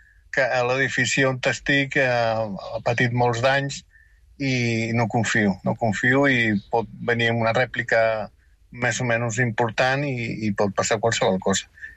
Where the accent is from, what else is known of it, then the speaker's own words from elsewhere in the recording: Catalonia, Spain; born there; accent: South American; also born or lived in Venezuela; tinc un accent sud-americà. Me dono igual, jo m'estimo molt Catalunya, és la meva terra, és on vaig néixer, i m'estimo moltíssim Venezuela perquè és la terra que m'ho va donar tot.